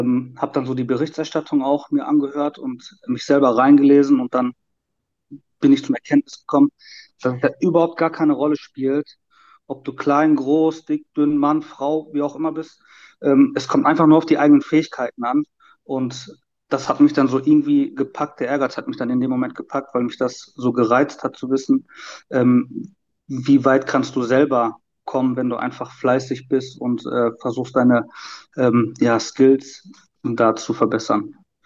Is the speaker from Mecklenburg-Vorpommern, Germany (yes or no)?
no; Hagen, North Rhine-Westphalia, Germany; ich bin 34 Jahre alt und ich komme aus Hagen. Für die, die Hagen nicht kennen, Hagen liegt im südöstlichen Teil des Ruhrgebiets, sage ich mal, grenzt an Dortmund und hat so circa 200.000 Einwohner.